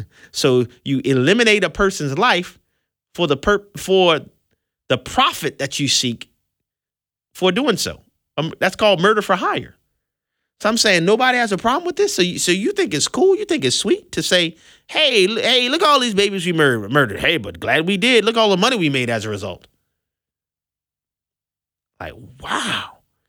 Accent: New Orleans, Louisiana, United States; I'm on a board for a youth organization in my hometown in the greater New Orleans area.

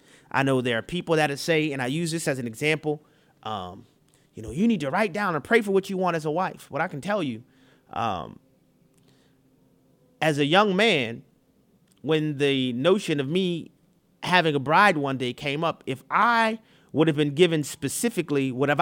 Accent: New Orleans, Louisiana, United States; I think this negatively impacted people in my hometown in New Orleans.

